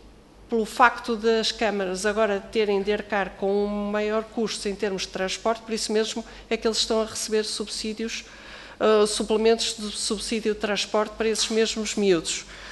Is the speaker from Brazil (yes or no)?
no; Norte, Portugal; eu também sou nortenha